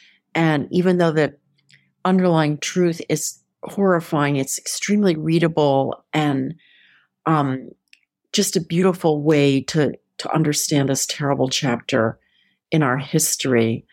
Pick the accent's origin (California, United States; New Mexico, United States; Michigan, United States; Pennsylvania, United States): Pennsylvania, United States; Philadelphia; Philadelphia is my hometown, so of course I loved that.